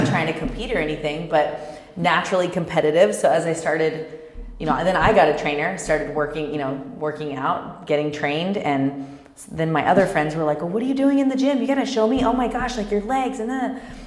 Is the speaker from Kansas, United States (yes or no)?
yes; Kansas, United States; also born or lived in Dallas / Los Angeles; now in Orange County, United States; And I had lived in Dallas for about 9 years. Before that, I grew up in Kansas.